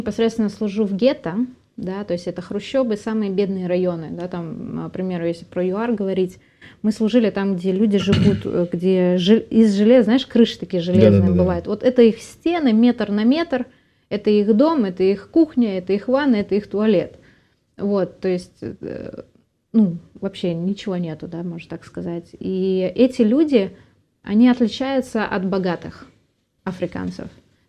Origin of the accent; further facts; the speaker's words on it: Saint Petersburg, Russia; я сама из Питера